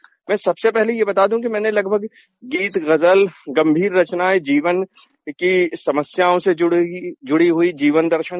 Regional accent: Jabalpur, Madhya Pradesh, India; मैं मध्य प्रदेश की संस्कार धानी जबलपुर में जन्मा, यहीं पला बढ़ा।

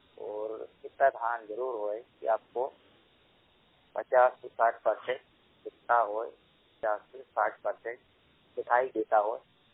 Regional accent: Bhopal, Madhya Pradesh, India; मैं भोपाल जिले का रहने वाला हूँ।

